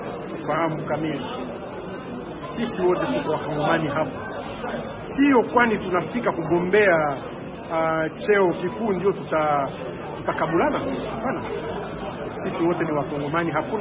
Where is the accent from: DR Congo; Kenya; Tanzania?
DR Congo; hii ni onyo kwetu sisi kama wakongomani